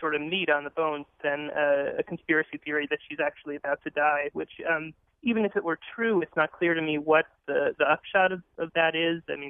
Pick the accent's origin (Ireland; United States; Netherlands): United States; Glastonbury, Connecticut; I grew up in Glastonbury, so I've been listening to the show for a while.